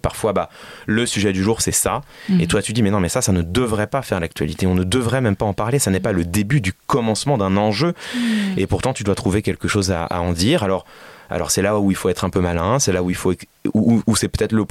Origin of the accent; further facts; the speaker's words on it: Paris, Île-de-France, France; Oh, moi, je suis né presque à Paris. Je suis né en banlieue parisienne, mais j'ai vécu toute ma vie à Paris. Je suis un vrai, honnête, franc parisien de naissance. Donc, je suis très heureux à Paris. Mais c'est vrai que l'âge aidant, la quarantaine approchant malgré tout